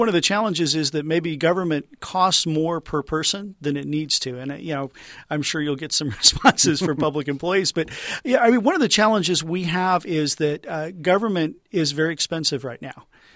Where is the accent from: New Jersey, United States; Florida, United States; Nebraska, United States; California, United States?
California, United States; being a Californian especially